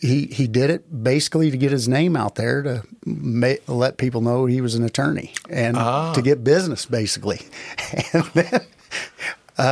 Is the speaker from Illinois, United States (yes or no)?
yes; Carrollton, Illinois, United States; I grew up in Carrollton in the 80s